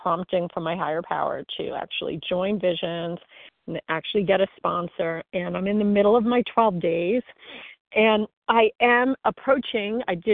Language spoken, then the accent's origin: English; New York, United States; I'm from New York.